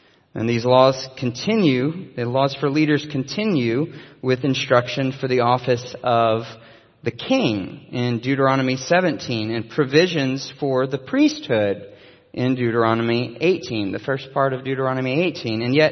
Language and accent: English; Chattanooga, Tennessee, United States; now in Orlando, United States; When I moved to Orlando from Chattanooga, for example, it took me forever to find my way around.